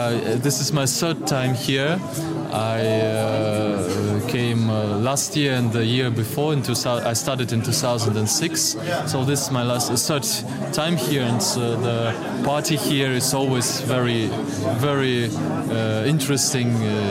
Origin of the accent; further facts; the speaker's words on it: Belarus; I came from Belarus.